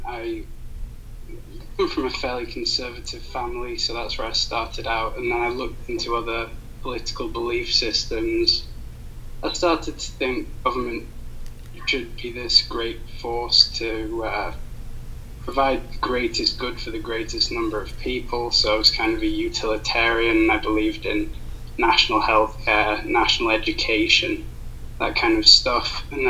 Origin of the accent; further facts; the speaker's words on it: Florida, United States; accent: southern; my accent, there's like a big twinge of southernness. I'll say things like y'all and everything. But, you know, I'm from Florida. I don't really have much of an accent.